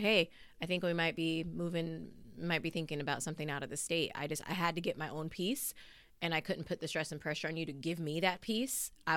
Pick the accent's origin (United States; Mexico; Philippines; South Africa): United States; Seattle, Washington; I had, you know, been born and raised in Seattle. All my family, all my friends, everybody was there. And I had never moved.